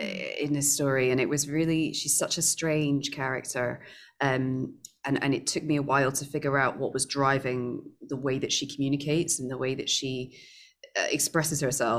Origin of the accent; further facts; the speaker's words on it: Scotland, United Kingdom; I'm playing a Scottish woman, and I'm a Scottish woman